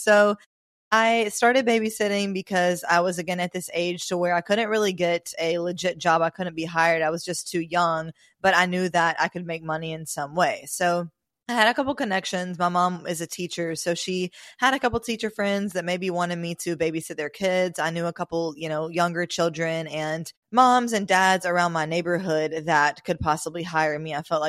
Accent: Mobile, Alabama, United States; moved away as an adult; now in Miami, United States; I'm in Miami now, but I lived in Mobile up until the age I was 20 when I moved here, and I'll be 24 in about a week. So I lived in Alabama, Mobile, a smaller town all of my life.

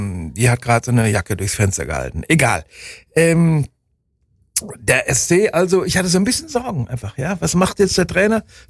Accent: Freiburg, Baden-Württemberg, Germany; Und ich bin aber als Freiburger.

